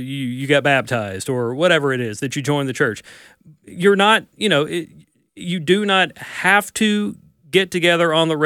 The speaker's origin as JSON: {"language": "English", "town": "Amory", "region": "Mississippi", "country": "United States", "tie": "born or raised there", "said": "I'm from Amory. Went to high school there. Go Panthers."}